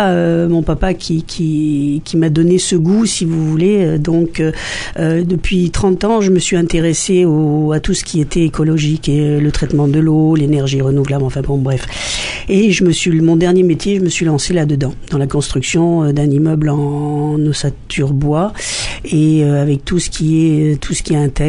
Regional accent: Pointe-Noire, Republic of the Congo; also born or lived in Dolisie; now in France; Je suis née au Congo, à Dolisi. Je suis née à Dolisi, j'ai vécu à Pointe-Noire. Ensuite, je suis rentrée en France

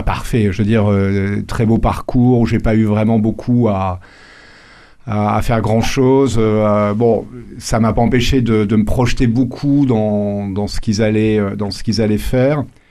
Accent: Grand Est, France; Je suis Lorrain, oui.

